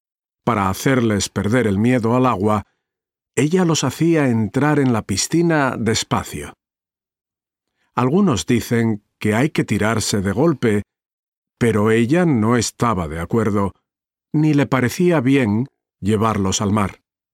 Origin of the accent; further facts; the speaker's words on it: Ecuador; moved away as an adult; now in Spain; Hace 5 años me fui de Ecuador. Tenía un trabajo de oficina que no me gustaba mucho.